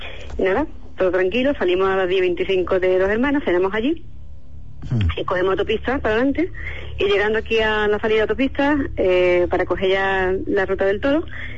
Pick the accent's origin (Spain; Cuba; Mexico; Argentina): Spain; Andalusia; Sí, de Andalucía.